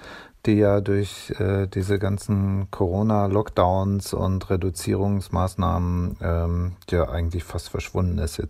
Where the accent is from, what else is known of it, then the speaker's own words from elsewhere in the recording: West Germany, Germany; Das habe ich als Westdeutscher auch gleich empfunden.